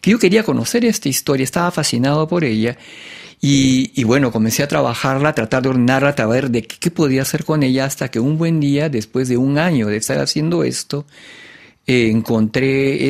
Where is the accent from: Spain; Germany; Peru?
Peru; now in Paris, France; yo salí del Perú, porque creo que yo salí del Perú el año 90